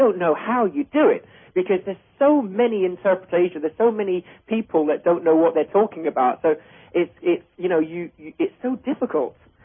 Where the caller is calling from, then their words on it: London, United Kingdom; I'm calling from London, England.